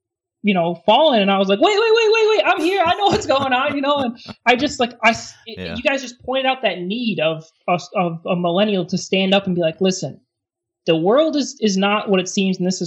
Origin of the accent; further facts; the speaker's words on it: Michigan, United States; And so I went down, you know, I'm from Michigan. So I went down into lower Michigan and got a degree in Bible and theology.